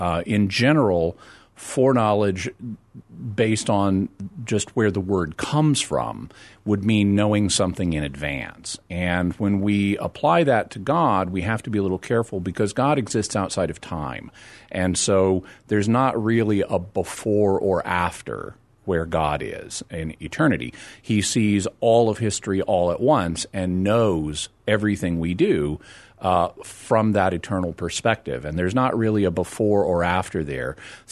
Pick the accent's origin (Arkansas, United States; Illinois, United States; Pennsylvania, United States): Arkansas, United States; I mean I grew up in Arkansas.